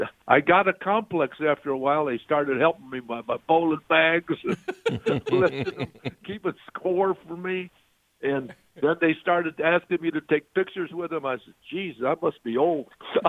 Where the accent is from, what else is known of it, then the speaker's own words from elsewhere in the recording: Illinois, United States; not Illinois only, because I'm from Illinois.